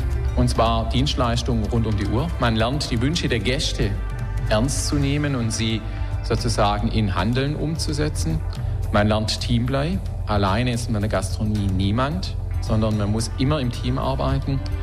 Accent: Bavaria, Germany; Als Allgäuer bin ich zuerst mal eher im Wintersport zu Hause.

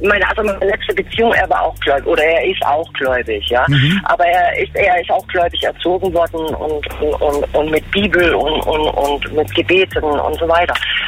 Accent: Saxony, Germany; ich komme aus Sachsen.

